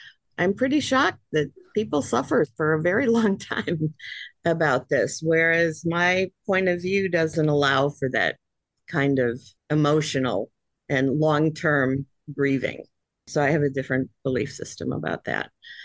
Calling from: Orlando, Florida, United States; I come to you from Orlando, Florida.

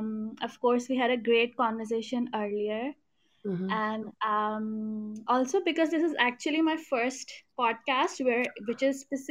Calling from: Pakistan; So I'm from Pakistan. It's in Southeast Asia.

